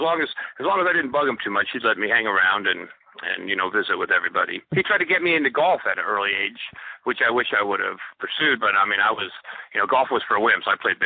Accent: Los Angeles, California, United States; now in Wichita, United States; I grew up in Los Angeles.

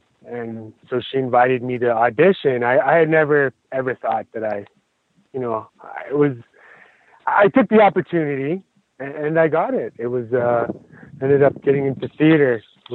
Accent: Alberta, Canada; I grew up in southern Alberta. on the Blood Tribe. It's a part of the Blackfeet Confederacy.

